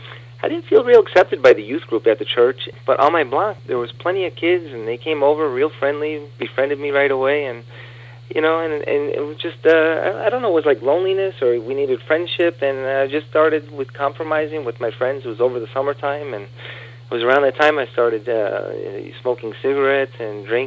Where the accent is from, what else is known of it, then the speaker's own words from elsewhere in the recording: Queens, New York, United States; born there; I was born in Queens, New York, November of 1964.